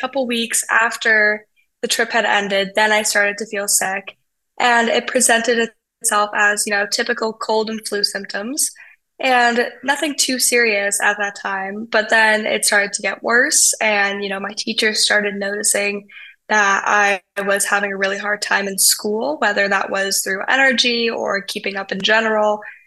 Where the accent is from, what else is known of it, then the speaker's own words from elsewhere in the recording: Colorado, United States; I'm from Colorado, which is a high altitude state.